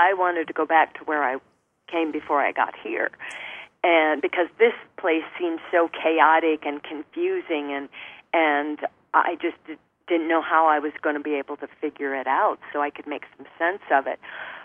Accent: Arizona, United States; born or raised there

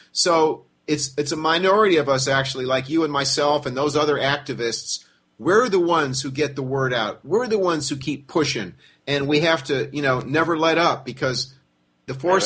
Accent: United States; I actually know world history, and I'm an American.

